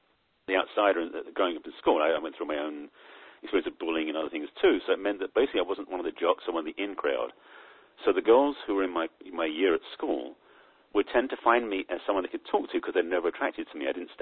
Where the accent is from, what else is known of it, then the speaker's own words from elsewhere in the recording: England, United Kingdom; I grew up in England, which requires a lack of emotion, it seems.